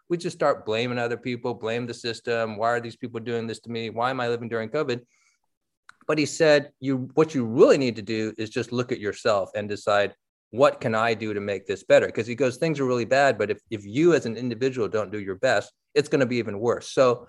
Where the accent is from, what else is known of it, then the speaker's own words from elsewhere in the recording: San Francisco, California, United States; I grew up in San Francisco reading the Chronicle.